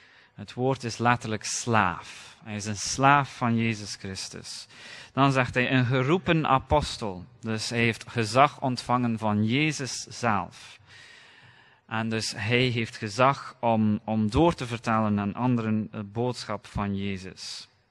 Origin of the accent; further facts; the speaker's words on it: London, United Kingdom; ik ben opgegroeid in Londen, aan de rand van Londen. En Londen is ook een wereldstad. Het duurt 1,5 uur met de metro om naar het centrum te geraken van Londen, van waar dat wij woonden.